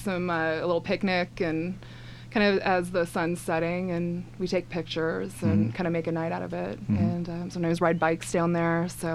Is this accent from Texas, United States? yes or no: no; Colorado, United States; Just our age and growing up in Colorado